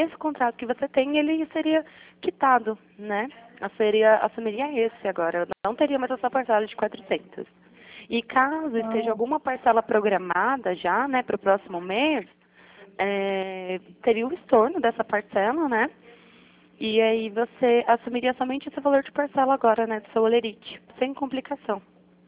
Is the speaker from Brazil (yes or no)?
yes; Jundiaí, São Paulo, Brazil; Aqui é 11. Eu sou de Jundiaí.